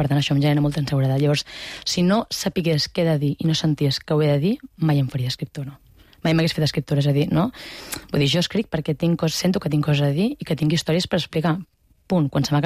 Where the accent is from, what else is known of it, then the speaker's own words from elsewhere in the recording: Barcelona, Catalonia, Spain; tot i que jo ja no visc a Barcelona, sóc nascuda a Barcelona i, per tant, m'he socialitzat, no?, la gran part de la meva vida l'he fet aquí